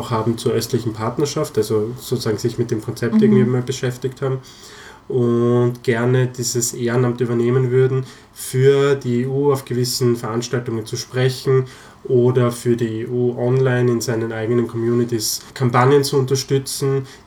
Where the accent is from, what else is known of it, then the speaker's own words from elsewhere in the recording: Styria, Austria; in meine Heimatgemeinde zu tragen. Das ist in der Steiermark gewesen.